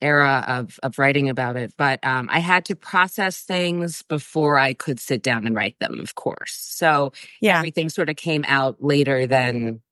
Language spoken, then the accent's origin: English; New York City, New York, United States; now in California, United States; Well, I'm originally from New York City, but I live in like Malibu adjacent. I live in sunny California.